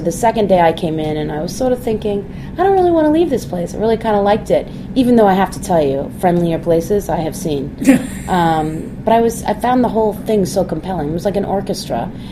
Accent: New York, United States; Yeah, I'm a New Yorker.

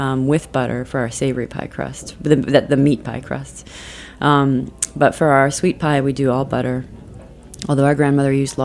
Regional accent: South Dakota, United States; We grew up in South Dakota.

